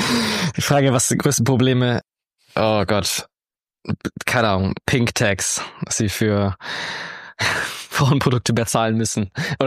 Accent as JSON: {"language": "German", "town": "Augsburg", "region": "Bavaria", "country": "Germany", "tie": "born or raised there", "said": "meine Heimatstadt Augsburg"}